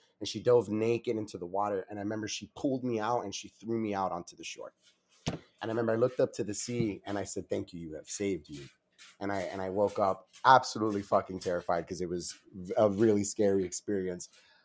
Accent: Miami, Florida, United States; I'm born and raised in Miami my entire life, and I've been to the beach more times than I can count.

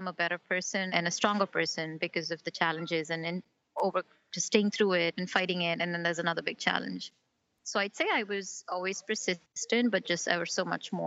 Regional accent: South India, India; now in United States; So I was born and raised in India in the South.

